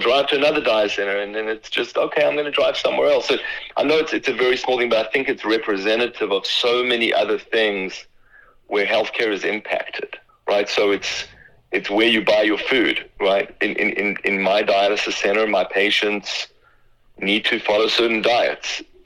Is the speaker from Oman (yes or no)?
no; Johannesburg, Gauteng, South Africa; moved away as an adult; now in United States; That's correct, in Johannesburg.